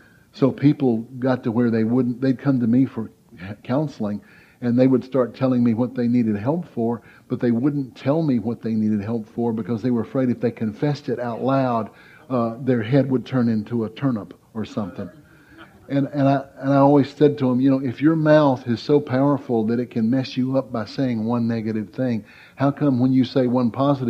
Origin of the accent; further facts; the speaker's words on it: Mississippi, United States; I was raised in Southwest Mississippi where a lot of people's first words was an ugly one.